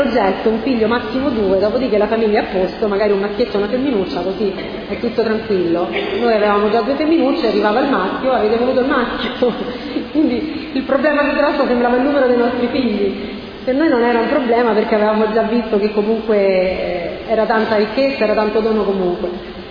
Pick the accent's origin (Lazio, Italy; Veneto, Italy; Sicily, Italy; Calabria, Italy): Lazio, Italy; Rome; Veniamo da Roma, siamo con i nostri tre figli